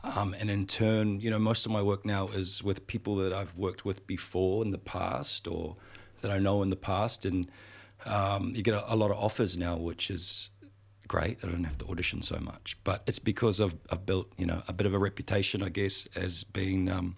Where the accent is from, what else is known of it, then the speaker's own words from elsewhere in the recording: Auckland, New Zealand; moved away; also born or lived in Sydney / Melbourne; I was born and based in West Auckland and I still, you know, hang out there and it's got a special place in my heart.